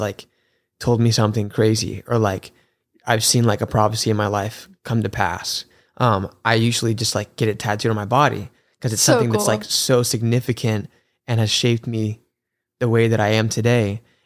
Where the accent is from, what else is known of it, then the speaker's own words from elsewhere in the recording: Houston, Texas, United States; So I'm from Houston.